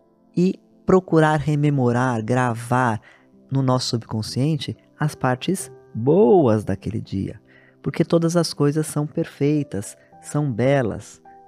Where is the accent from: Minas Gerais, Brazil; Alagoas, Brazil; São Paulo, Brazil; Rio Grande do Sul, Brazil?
São Paulo, Brazil; born there; Aqui em São Paulo, cidade onde eu nasci